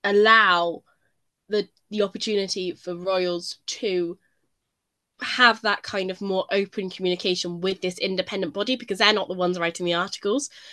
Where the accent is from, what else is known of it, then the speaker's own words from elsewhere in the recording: United Kingdom; they kind of asked how I, as a British person, felt about the fact